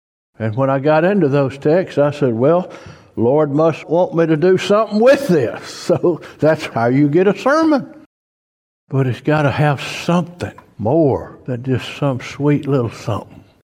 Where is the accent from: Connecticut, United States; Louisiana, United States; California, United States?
Louisiana, United States; Spring Hill; My daddy worked at a paper mill in Spring Hill, Louisiana. I am a convert from Spring Hill, Louisiana.